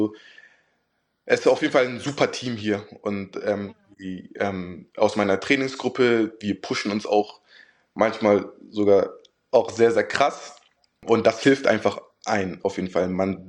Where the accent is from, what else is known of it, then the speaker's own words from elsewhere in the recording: Hamburg, Germany; born there; moved away; Also ich bin 2000 in Hamburg geboren und da hat so alles angefangen.